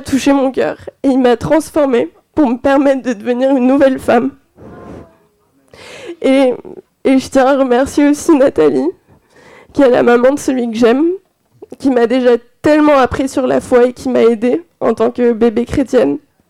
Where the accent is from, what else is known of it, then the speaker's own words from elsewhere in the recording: Bali, Indonesia; J'ai grandi à Bali, une île qui est bien chargée en spiritualité. Je suis issue d'une famille non chrétienne.